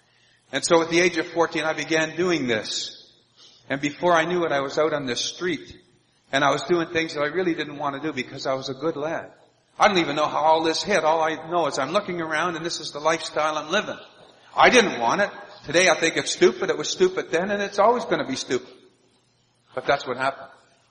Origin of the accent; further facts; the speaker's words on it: Toronto, Ontario, Canada; also born or lived in Quebec; I was born and raised in Toronto until about 89 or 90, and he called us out of Toronto. He brought us up into Quebec.